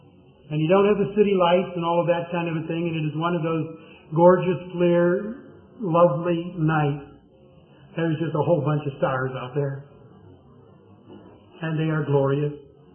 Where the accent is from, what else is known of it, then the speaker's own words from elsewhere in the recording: Midwest, United States; I live in the Midwest. I grew up in the Midwest. I've always lived in the Midwest.